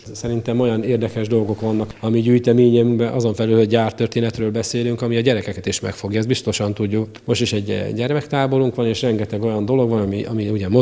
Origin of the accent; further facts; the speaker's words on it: Ózd, Borsod-Abaúj-Zemplén, Hungary; Én teljes mértékben Ózdi vagyok, én is, mint Laci bácsi. Ózdon születtem, hát én is, amely tanulmányomat töltöttem máshol.